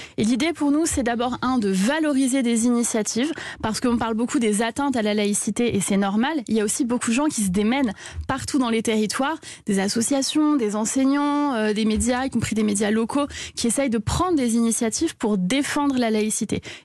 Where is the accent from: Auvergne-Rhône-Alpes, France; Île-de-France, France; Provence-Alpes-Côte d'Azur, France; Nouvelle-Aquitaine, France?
Île-de-France, France; Paris; born there; je suis parisienne, je suis née à Paris, mais je suis d'origine corse, mon père est corse, et je vais régulièrement à Ajaccio